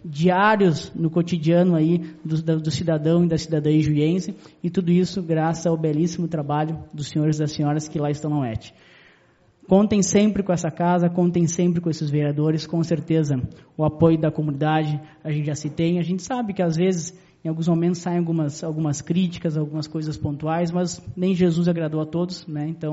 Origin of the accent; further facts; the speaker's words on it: Ijuí, Rio Grande do Sul, Brazil; ter orgulho de ser juiense, bater no peito, eu sou de Juí, terra das culturas diversificadas.